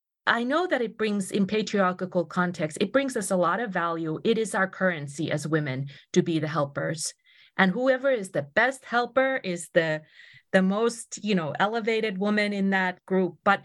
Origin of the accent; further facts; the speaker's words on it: Finland; I'm from Finland.